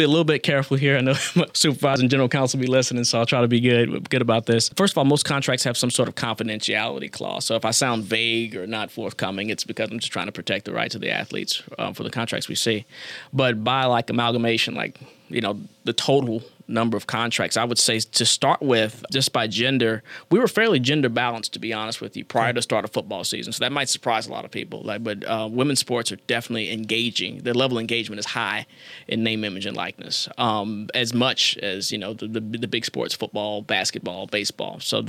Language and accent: English; Dallas, Texas, United States; I'm originally from Dallas, Texas. Went to high school at DeSoto High, big-time athletic school